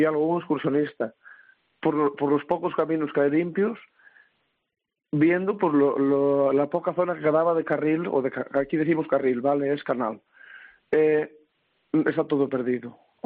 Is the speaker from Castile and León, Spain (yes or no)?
yes; Pombriego, Castile and León, Spain; yo soy del pueblo de Pombriego. Es la comarca de la Cabrera, Cabrera Baja, ¿no? Entonces es una zona pues muy escarpada, lindando con Galicia. Estamos al lado de la provincia de Orense, aunque pertenecemos a León.